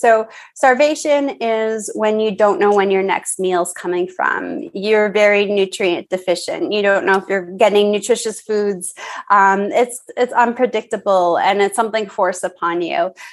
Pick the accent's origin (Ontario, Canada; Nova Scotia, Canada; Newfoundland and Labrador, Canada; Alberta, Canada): Ontario, Canada; Toronto; We're from Toronto. It's the most diverse city in the entire world.